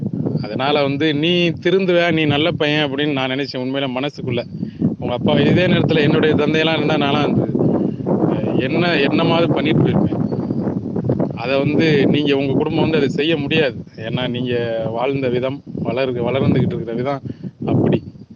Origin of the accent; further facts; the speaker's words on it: Marungur, Tamil Nadu, India; born there; எனக்கு நான் பிறந்த ஊர் எனக்கு எல்லாரையும் தெரியும்.